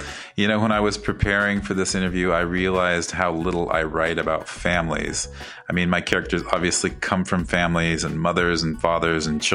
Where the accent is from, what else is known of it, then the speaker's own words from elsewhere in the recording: Oskaloosa, Iowa, United States; whether your story is set on Mars or in my hometown of Oskaloosa, Iowa.